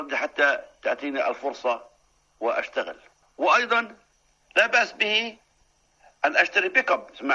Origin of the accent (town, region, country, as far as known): Jordan